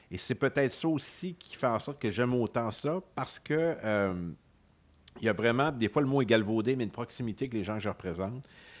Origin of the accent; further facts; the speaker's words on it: Matane, Quebec, Canada; born there; Né à Matane d'une famille normale, pour reprendre les paroles de … 1975, à Matane, d'un père enseignant au secondaire avec une formation classique